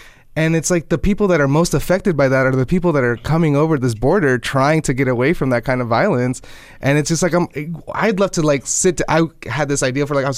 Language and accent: English; United States; So, like, I've been in this country. I'm American through and through.